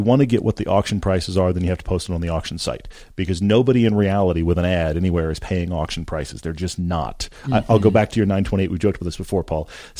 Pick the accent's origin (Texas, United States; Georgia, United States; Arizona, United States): Texas, United States; Now, I'm not going to answer this as a Texan